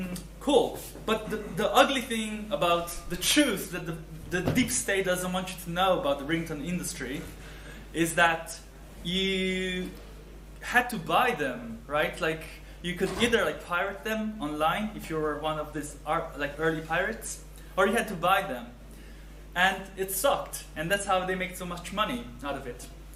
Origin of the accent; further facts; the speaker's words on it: Italy; also born or lived in China; now in United Kingdom; I was born in China, grew up in Italy.